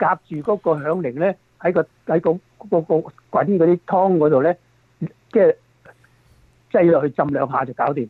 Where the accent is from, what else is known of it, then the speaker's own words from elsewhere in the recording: China; 我們中國人呢就很喜歡吃那些辣的那些是吧